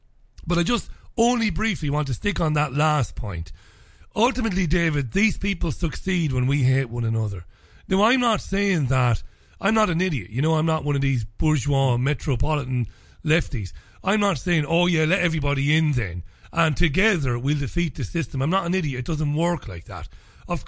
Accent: Ireland; Now, I'm an Irish guy who's travelled all over the world.

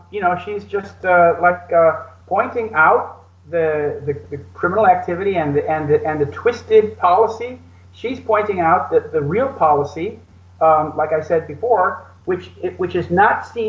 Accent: Illinois, United States; he was a congressman from my home state who had been a wrestling coach.

